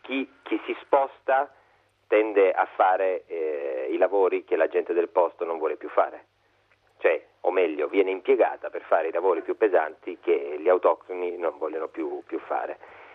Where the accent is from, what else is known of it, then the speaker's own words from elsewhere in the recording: Lecce, Apulia, Italy; Si parte ancora, io sono salentino, sono leccese